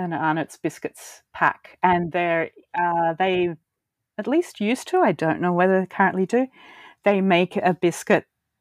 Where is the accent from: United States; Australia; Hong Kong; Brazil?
Australia; because I'm Australian